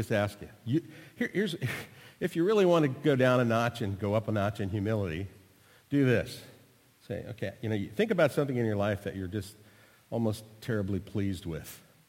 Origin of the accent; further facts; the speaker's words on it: United States; Yeah, I didn't want to know. I'm American. I just ask you what you're doing.